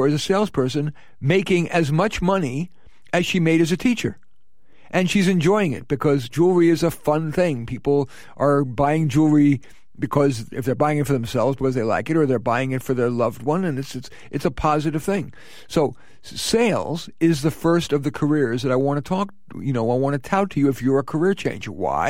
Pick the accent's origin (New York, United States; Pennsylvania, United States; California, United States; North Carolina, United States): New York, United States; And I noticed her New York accent. And of course, I'm from New York.